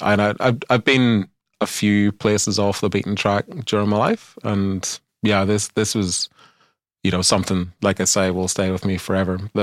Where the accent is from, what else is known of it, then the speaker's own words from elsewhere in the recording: Northern Ireland, United Kingdom; that I wasn't Australian, that I'm actually Northern Irish and have these British connections